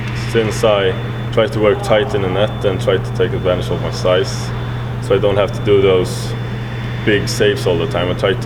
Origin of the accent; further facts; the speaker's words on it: Uppsala, Uppsala County, Sweden; I took the step up to the senior team in my hometown, Almtuna, in Allsvenska, second Swedish Elite League.